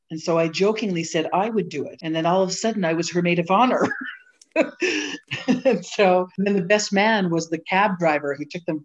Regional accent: Montreal, Quebec, Canada; first language French; English is a second language; being from Montreal and French being my first language and having French family.

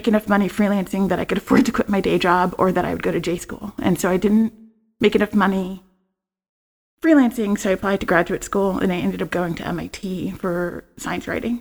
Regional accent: New York City, New York, United States; I grew up in New York City. I grew up riding transit.

